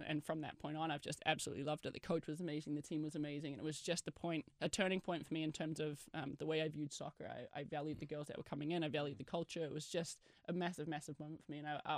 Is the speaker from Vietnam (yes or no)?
no; New Zealand; now in United States; You know, I'm from New Zealand. We don't celebrate it the same way that they do as well.